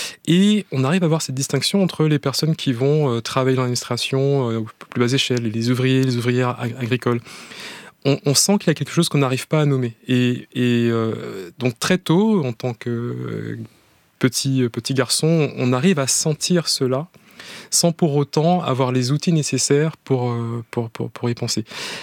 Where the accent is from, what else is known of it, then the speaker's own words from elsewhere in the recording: Martinique; depuis ma période de mon enfance en Martinique